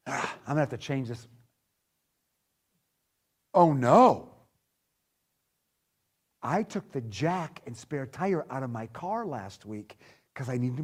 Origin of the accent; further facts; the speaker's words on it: Nashville, Tennessee, United States; So I'm from Nashville.